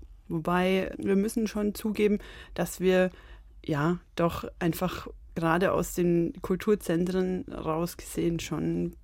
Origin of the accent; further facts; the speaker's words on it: Fellheim, Germany; Und es ist so, dass Fellheim mein Heimatdorf ist. Also ich bin da aufgewachsen